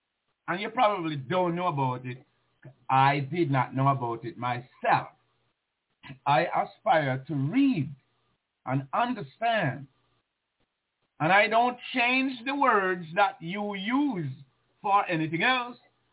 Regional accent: Jamaica; I grew up in Jamaica

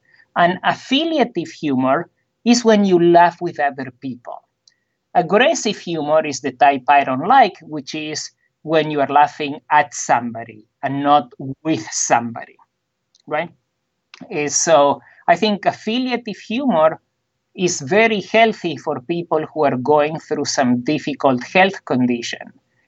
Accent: Argentina; born there; accent: funny accent; English is a second language; also born or lived in Israel / Canada / Australia; I speak with a funny accent. You gave it all away because you told them I was born in Argentina and I lived in Israel, Canada, and Australia.

